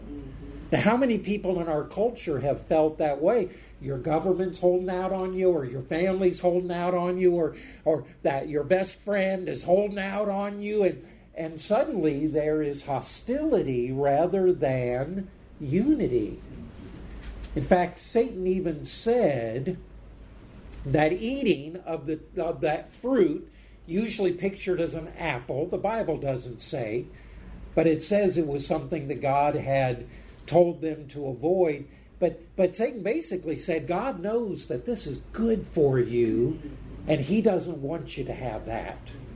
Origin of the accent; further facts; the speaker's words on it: Florida, United States; also born or lived in Texas; this was my problem growing up in South Florida. I got to go to the beach every day